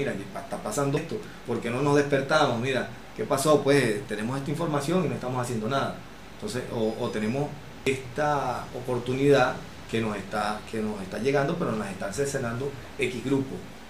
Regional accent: Delta Amacuro, Venezuela; Yo vengo del estado del Tamacuro

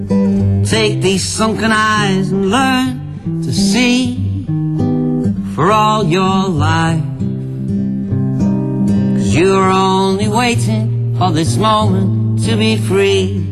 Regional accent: Manchester, North West England, United Kingdom; We're from Manchester, but this song was written by a Liverpudlian, a person from Liverpool, or as we call them, Scousers.

